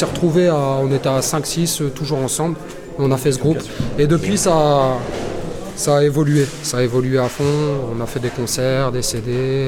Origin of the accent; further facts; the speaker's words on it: Lille, Hauts-de-France, France; J'ai grandi à Lille, en France